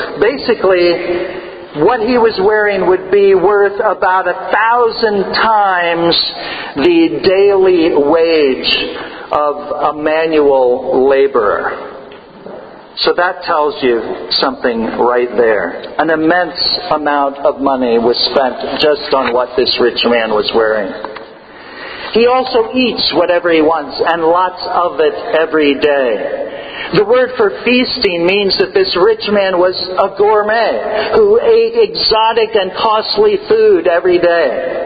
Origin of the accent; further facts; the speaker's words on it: California, United States; Personally, since I'm from Southern California, I kind of like to picture this rich man as living in Beverly Hills.